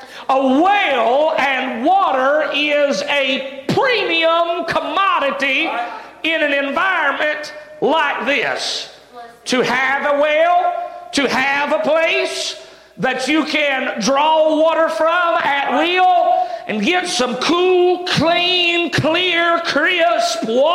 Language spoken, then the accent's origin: English; the South, United States; Look, I love sweet tea. I do. I'm from the South.